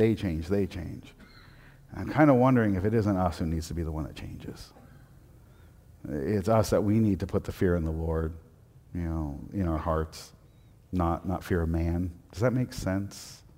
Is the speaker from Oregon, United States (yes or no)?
yes; Portland, Oregon, United States; I grew up in Portland, right? I grew up in a 24/7 town into a town that closes at, you know, 6.